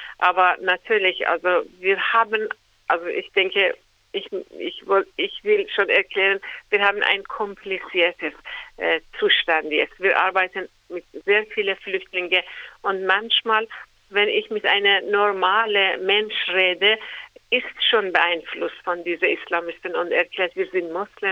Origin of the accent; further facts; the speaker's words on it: Iran; German is a second language; Also ich komme aus dem Iran